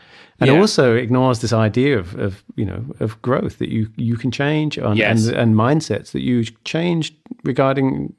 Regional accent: United Kingdom; So my sort of inferior function might be, as a British person, extroverted feeling.

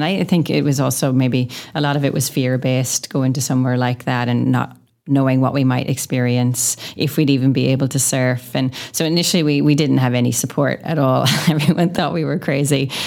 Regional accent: Rosnallen, Ulster, Ireland; when I was a child growing up in Rosnallen, Donegal.

